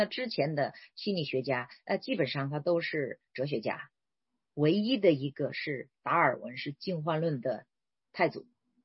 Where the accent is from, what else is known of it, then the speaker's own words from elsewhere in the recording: China; 所以我们中国人我们要特别注意哈，因为我们的文化在这个方面其实很欠缺。